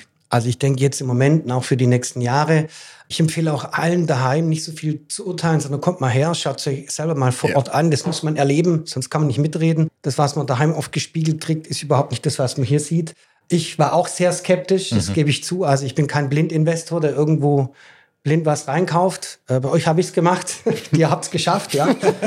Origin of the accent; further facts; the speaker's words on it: Reutlingen, Baden-Württemberg, Germany; accent: Swabian; Ah gut, also ich komme aus Reutlingen. Ich versuche nicht ganz arg so zu schwäbeln. Ja. Ich bemühe mich mal zumindestens. Reutlingen ist so 40 Kilometer von Stuttgart weg.